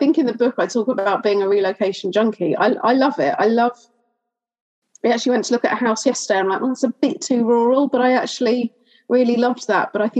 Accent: South East England, United Kingdom; born there; we moved from London back to the home counties where my husband and I were both born.

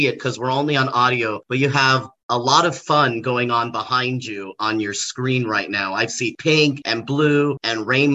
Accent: Torrance, California, United States; now in Florida, United States; But I was born and raised in Torrance and spent a lot of time in San Diego.

